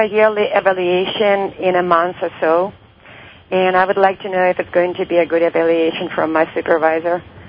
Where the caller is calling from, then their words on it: California, United States; I'm calling from California.